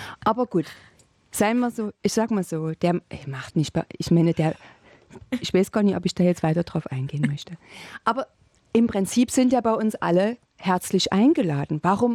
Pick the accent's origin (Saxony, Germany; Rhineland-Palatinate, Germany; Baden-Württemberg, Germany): Saxony, Germany; Dresden; Hört man das so stark, ne? Man denkt immer, man hat sich schon assimiliert, aber man hört es eben doch. Naja, ich komme aus Dresden, genau.